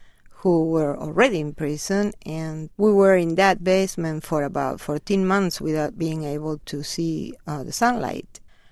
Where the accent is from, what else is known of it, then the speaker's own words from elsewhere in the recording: Rosario, Santa Fe, Argentina; I'm originally from Rosario, a city in Argentina